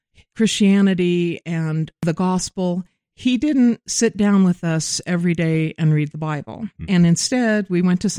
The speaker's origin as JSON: {"language": "English", "town": "Wichita", "region": "Kansas", "country": "United States", "tie": "born or raised there", "said": "I grew up in Wichita, Kansas, and was blessed to have a wonderful, idyllic childhood."}